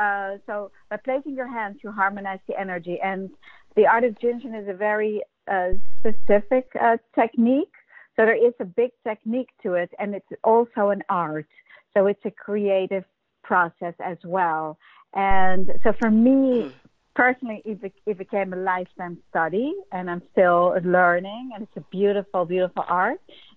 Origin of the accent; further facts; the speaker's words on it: Netherlands; English is a second language; moved away as an adult; now in New York, United States; I was a dancer. I came from Holland at 18 to be a dancer in New York